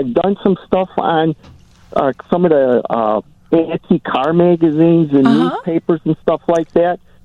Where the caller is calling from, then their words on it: Chicago, Illinois, United States; I'm calling from Chicago.